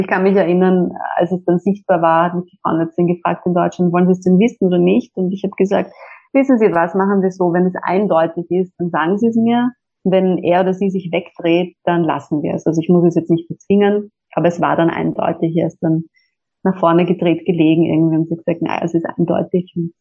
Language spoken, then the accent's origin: German; Vienna, Austria; Ich sehe aus Wien.